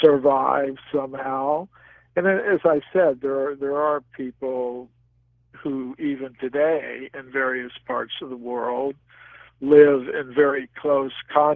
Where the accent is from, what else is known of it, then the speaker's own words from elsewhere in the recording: Florida, United States; I remember growing up in Florida as a young boy, we had to be aware of the animals.